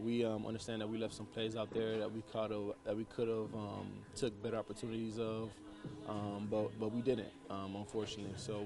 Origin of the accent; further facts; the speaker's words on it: Miami, Florida, United States; I'm from Miami. I grew up in Miami, so most of my family's there.